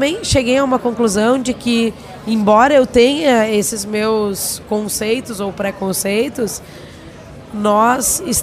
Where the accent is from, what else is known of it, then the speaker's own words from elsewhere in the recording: Rio Grande do Sul, Brazil; lá do Vale do Taquari, que é a minha terra de origem. E ainda é, porque eu ainda tenho residência lá